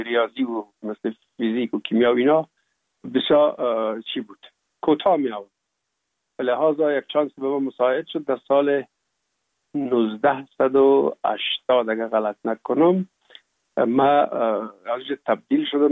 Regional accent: Kabul, Afghanistan; also born or lived in Pul-e Khumri; ما در شهر پلخمری به دنیا آمدیم، یعنی در ولایت بغلان شهر پلخمری، و تا یک سالگی را ما هم در موش گذاشتندیم. بعد از اون جاب کار بابی مصاب در کابل میکرد و انتقال کرد به اینجا. ما هم همراه مادرم با بابیم یا پدرم آمدیم به کابل

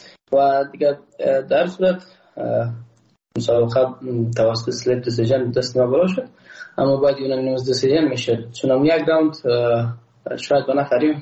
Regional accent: Afghanistan; ما یک افغان هستم

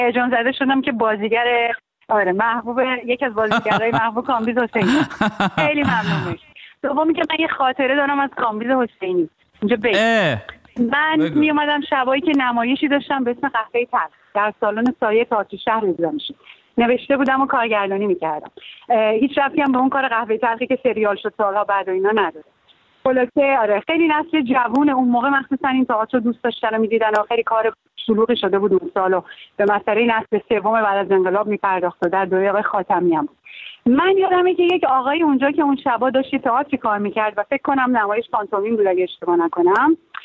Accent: Tehran, Tehran Province, Iran; also born or lived in France; now in California, United States; بچه تهرانم و الان در کالیفرنیا هستم در امریکا، ولی سال هاست که 13 ساله در فرانسه زندگی میکنم.

